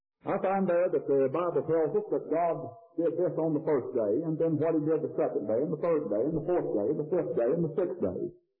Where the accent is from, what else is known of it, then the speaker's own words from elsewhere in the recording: Texas, United States; Sometimes in my home country, in the state of Texas, I go out at night and we're not bothered with industrial pollution.